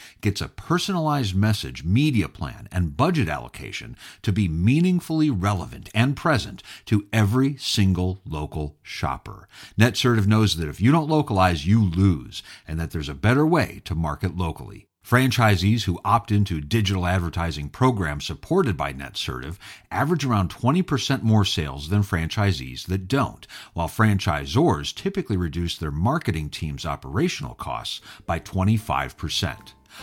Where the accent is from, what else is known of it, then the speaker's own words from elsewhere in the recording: Chicago, Illinois, United States; And then after that, we go to my hometown of Chicago, April 17th and 18th.